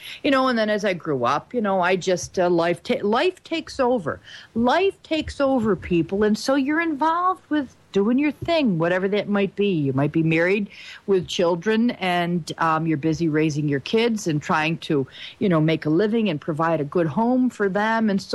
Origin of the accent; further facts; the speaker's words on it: United States; Because, hey, I'm an American and this is our country. This is my country and I'm concerned about it.